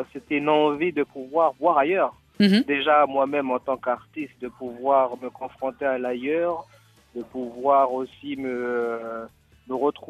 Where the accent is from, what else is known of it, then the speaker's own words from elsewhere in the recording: New Caledonia; Vous savez, quand on vient de Nouvelle-Calédonie, souvent l'horizon est très très très très court pour nous.